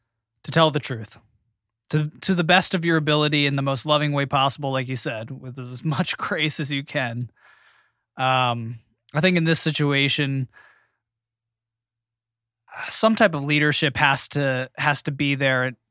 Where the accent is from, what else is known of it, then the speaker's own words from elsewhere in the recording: United States; I don't have to because I'm an American right. man.